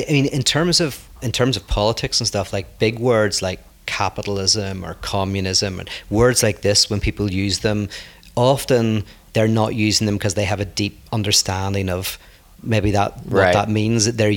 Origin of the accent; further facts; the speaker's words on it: Ireland; moved away; because I'm from Ireland coming here